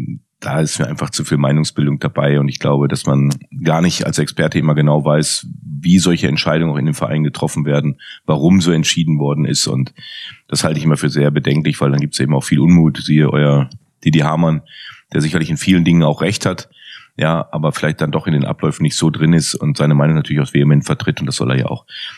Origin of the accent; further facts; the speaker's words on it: North Rhine-Westphalia, Germany; ich möchte gerne in der Region, wo ich groß geworden bin, auch mal fußballerisch arbeiten. Und das ist für mich der Pott.